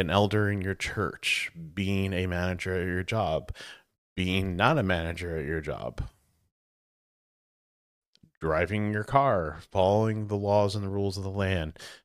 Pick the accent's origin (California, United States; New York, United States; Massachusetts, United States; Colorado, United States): Colorado, United States; now in Georgia, United States; Guys, I had to leave my home state that I love very much, Colorado, because I did it in obedience.